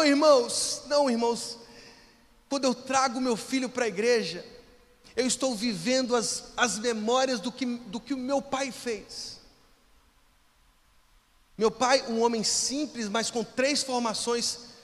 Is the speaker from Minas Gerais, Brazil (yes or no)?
yes; Minas Gerais, Brazil; Eu sou mineiro. Vocês já perceberam já, nem o jeito de falar é mineiro, né?